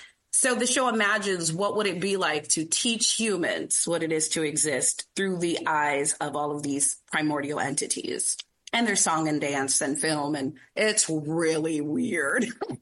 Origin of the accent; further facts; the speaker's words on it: California, United States; So I was raised in California, in Southern California.